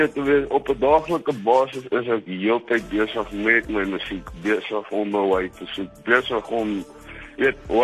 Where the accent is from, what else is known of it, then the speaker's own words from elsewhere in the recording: Burgersfort, Limpopo, South Africa; also born or lived in Bethel; Ek is van Burgersfort. Ek was gebore in Bethel, maar het meeste van my kinders daar in Burgersfort gebleid.